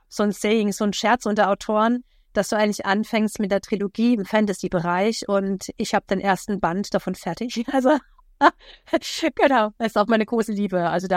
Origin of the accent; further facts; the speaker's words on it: Baden-Württemberg, Germany; Ich bin aufgewachsen im Badischen und habe sehr, sehr viele Jobs gehabt.